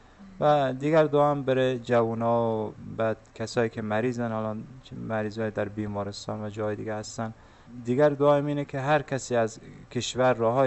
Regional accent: Afghanistan; now in Mashhad, Iran; ما چون در شهر مشهد مقدس هستیم و وقتی که از افغانستان آمدیم به ایران مهاجر بودیم

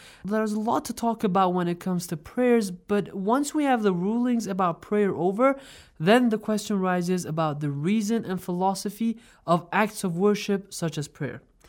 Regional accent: Iran; I was raised in Iran, and I, for one, am very familiar with an honorable figure in our country

